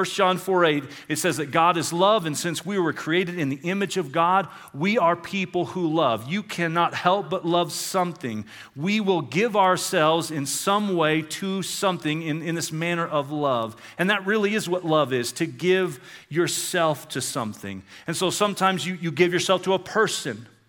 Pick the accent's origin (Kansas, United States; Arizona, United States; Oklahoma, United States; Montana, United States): Oklahoma, United States; I grew up in Oklahoma. There's not a whole lot to look at in Oklahoma. So we would travel here. We would travel to Colorado because it's such a beautifully, visually, a beautiful state.